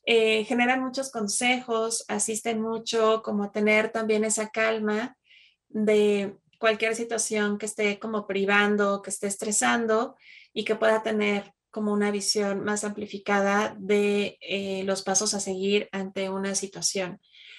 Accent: Monterrey, Nuevo León, Mexico; También hay una zona en mi país, Monterrey

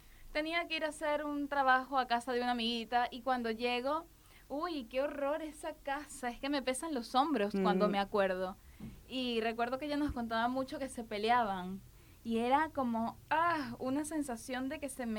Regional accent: Venezuela; moved away as an adult; now in Buenos Aires, Argentina; yo soy importada. Vengo de mi tierra natal, Venezuela. Un lugar muy lindo. Y estoy en Buenos Aires desde el 2016

